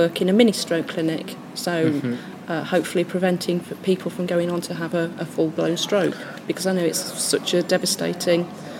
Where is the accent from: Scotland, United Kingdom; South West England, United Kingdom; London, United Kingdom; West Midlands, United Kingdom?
West Midlands, United Kingdom; Nuneaton; I'm from Nuneaton originally, from sunny Nunny.